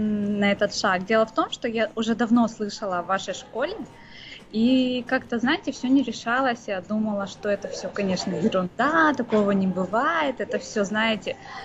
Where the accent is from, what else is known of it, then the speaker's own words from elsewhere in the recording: Astana, Kazakhstan; Я вообще из Казахстана.